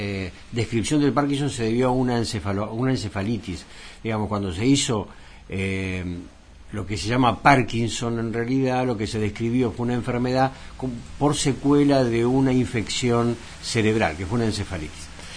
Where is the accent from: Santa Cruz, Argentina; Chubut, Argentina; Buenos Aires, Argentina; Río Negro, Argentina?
Buenos Aires, Argentina; Ella es de La Boca como yo, nosotros somos los dos de La Boca, nacimos uno enfrente de otro.